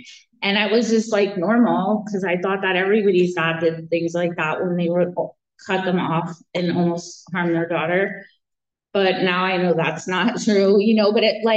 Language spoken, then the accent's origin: English; New Jersey, United States; also born or lived in New York; So just a little bit about myself. I was raised in New Jersey and New York.